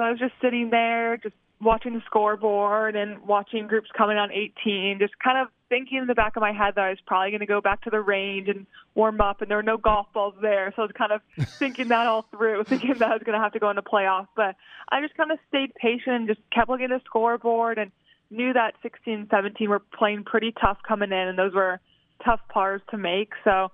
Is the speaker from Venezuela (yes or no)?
no; Chicago, Illinois, United States; Yeah, I'm from Chicago, so just always have played with tough conditions